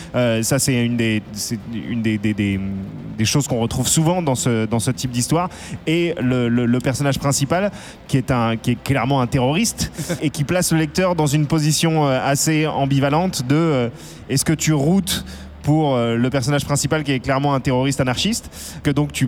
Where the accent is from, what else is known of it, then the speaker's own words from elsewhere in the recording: Paris, Île-de-France, France; je viens de Paris et je lis des comics depuis que je suis enfant.